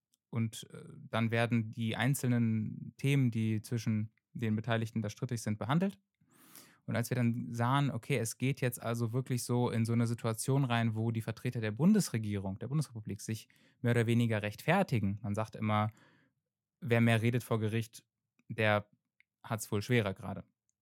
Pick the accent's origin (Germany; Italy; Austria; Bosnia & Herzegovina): Germany; Berlin; Ich komme aus Berlin, ich habe dann auch in Berlin mein Abi gemacht